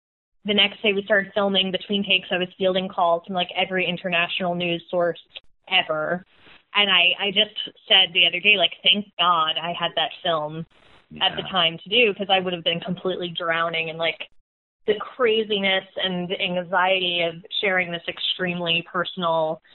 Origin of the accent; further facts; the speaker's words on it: Connecticut, United States; I grew up in Connecticut, so I'm wondering if I might have also gotten those.